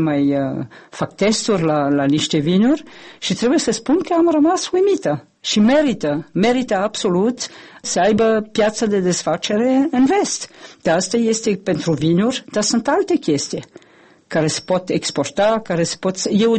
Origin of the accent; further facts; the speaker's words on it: France; Romanian is a second language; now in Moldova; eu sunt franțuzoaică.